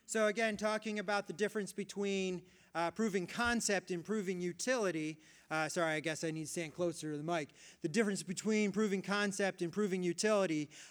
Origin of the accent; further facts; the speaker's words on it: Michigan, United States; moved away as an adult; now in Hawaii, United States; I'm from Michigan originally. I've been in Hawaii for almost 20 years